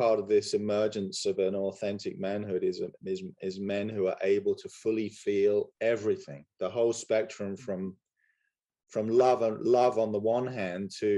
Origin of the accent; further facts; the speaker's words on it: England, United Kingdom; I mean, I can say, growing up in England